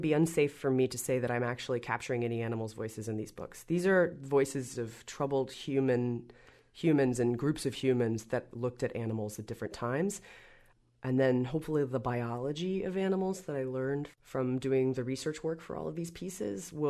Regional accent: Georgia, United States; And where I grew up in Georgia, there were no cross spiders.

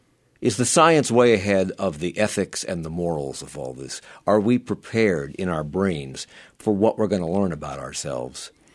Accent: Ireland; and I'm Irish, so obviously they're right.

